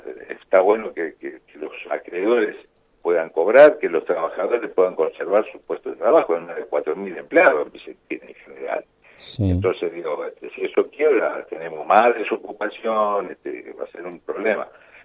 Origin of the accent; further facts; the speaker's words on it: Santa Fe, Argentina; Yo soy gringo de la pampa gringa.